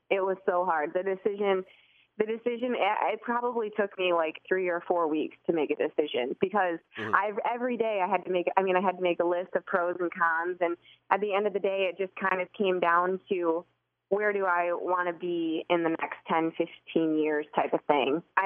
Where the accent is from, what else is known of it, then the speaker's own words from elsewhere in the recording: Potterville, Michigan, United States; To leave mid-Michigan because that's my home. You know, I'm from Potterville, so being from there, you know, that's my hometown, East Lansing and, you know, the mid-Michigan area.